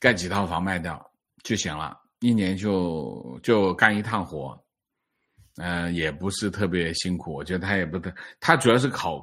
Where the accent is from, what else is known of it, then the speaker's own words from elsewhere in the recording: Fujian, China; 我也是福建人，和王先生同学一样